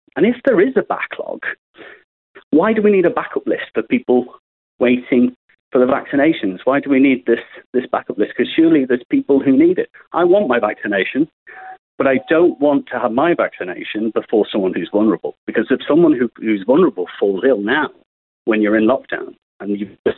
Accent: Isle of Man; now in Guernsey; I'm originally from the Isle of Man.

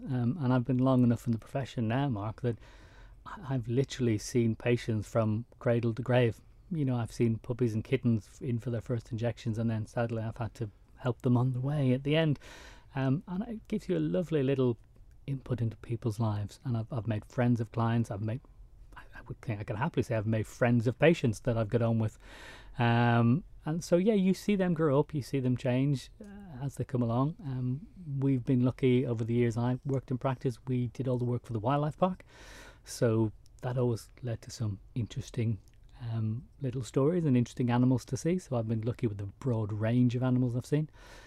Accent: Ireland; moved away; Well, I'm very proud of being Irish. And I remember only about 3 years after I was over here, I used to listen to Irish radio.

